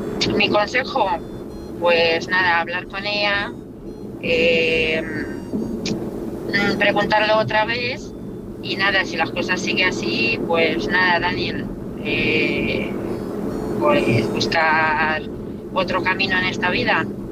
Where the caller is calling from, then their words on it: Toledo, Castilla-La Mancha, Spain; de Toledo.